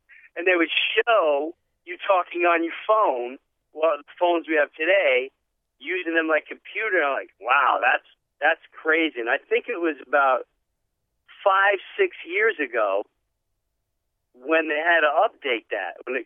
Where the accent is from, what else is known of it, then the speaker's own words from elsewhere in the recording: Long Island, New York, United States; I grew up in Long Island.